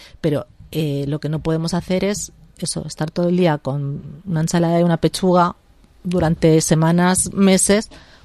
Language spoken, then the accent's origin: Spanish; Spain; somos españoles, nos gusta celebrar las cosas comiendo